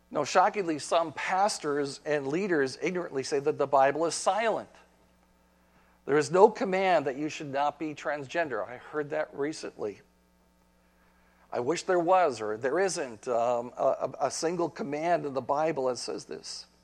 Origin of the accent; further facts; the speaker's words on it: Sheboygan, Wisconsin, United States; born there; I was born in Sheboygan, Wisconsin, 1957, so good old Midwest.